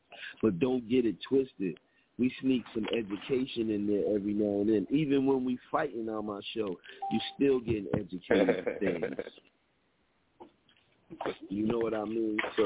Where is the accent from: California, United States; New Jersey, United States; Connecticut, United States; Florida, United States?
New Jersey, United States; Paterson; and I'm from Patterson, you know, it's people in Patterson I know